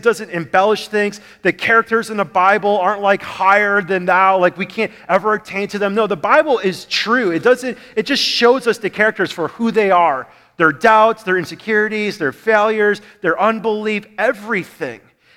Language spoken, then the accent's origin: English; Minnesota, United States; now in Austin, United States; I'm from Minnesota. You guys are obsessed with egg hunts. It's like everywhere, every business, every house, every organization has an Easter egg hunt. So if you want to like overindulge your children with candy, it's easy to do in Austin.